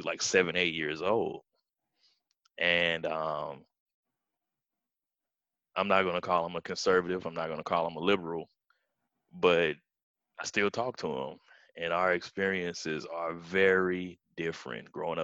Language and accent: English; Florissant, Missouri, United States; because at the time I grew up in Florissant, it was probably about 50-50 where I was at.